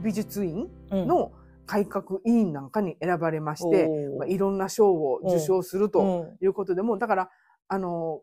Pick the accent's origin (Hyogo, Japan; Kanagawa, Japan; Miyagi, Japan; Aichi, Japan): Hyogo, Japan; Akashi; 自分の生まれ 故郷の明石にも